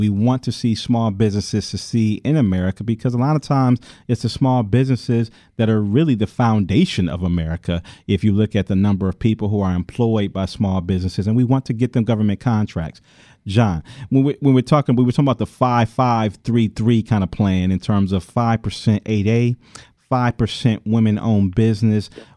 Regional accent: Detroit, Michigan, United States; I'm from Detroit, and so, I, you know, seeing that, you know, the city and encouraging people to get to those cities

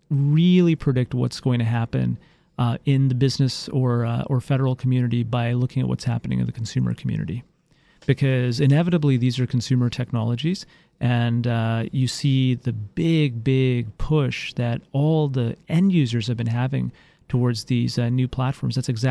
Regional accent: Canada; Well, I did. I grew up in Canada.

